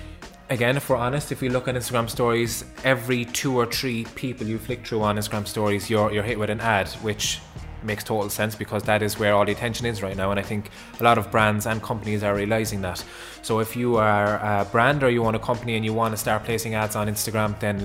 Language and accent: English; Ireland; I think us as Irish people, we're naturally nosy